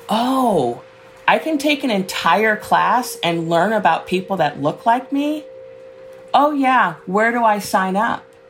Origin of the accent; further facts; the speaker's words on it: Chicago, Illinois, United States; now in Oakland, United States; I was born and raised in Chicago, and the whole connection to the Black Panther Party, I say, is I was born in 1966